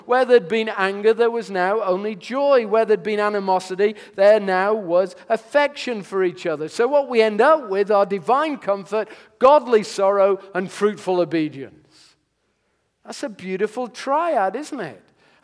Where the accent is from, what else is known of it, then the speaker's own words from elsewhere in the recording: England, United Kingdom; I know I come from England